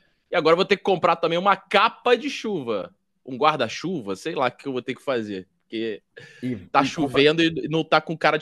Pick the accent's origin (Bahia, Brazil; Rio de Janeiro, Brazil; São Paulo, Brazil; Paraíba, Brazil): Rio de Janeiro, Brazil; Petrópolis; a gente tinha uma banda de rock lá em Petrópolis, que é a minha cidade natal.